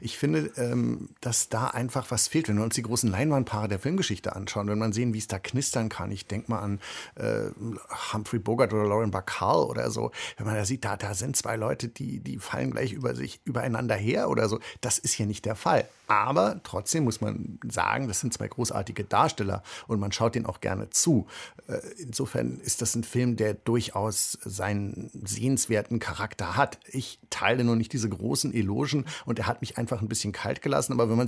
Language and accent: German; Berlin, Germany; für mich als Berliner hochinteressant